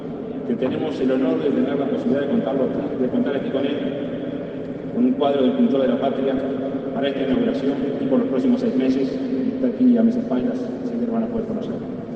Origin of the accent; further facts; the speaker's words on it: Uruguay; los uruguayos